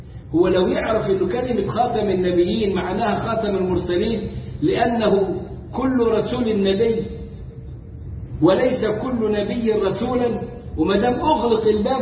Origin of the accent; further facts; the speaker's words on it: Egypt; ونزلوا عندنا في مصر وشغالين ما بينهم